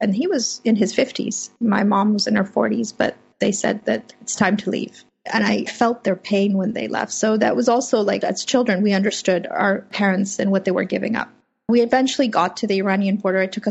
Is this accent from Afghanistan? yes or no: yes; Afghanistan; first language Persian; English is a second language; so I speak Farsi or Persian. It's one of the main languages of Afghanistan. That's my mother tongue. And I was five when the communist coup happened in Afghanistan and then the subsequent Soviet invasion. And I grew up after that in a war zone.